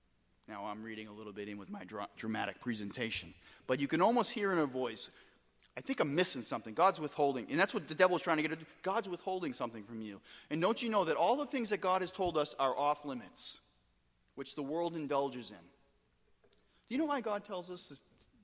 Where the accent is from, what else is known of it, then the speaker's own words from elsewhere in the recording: United States; We like to think as Americans it's our divine right. As Americans, it's like, you know, I'm an American citizen.